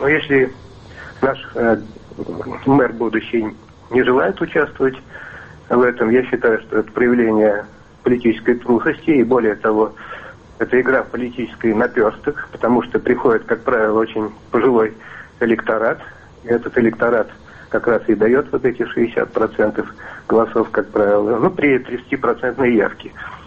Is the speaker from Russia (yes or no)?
yes; Moscow, Russia; я из Москвы.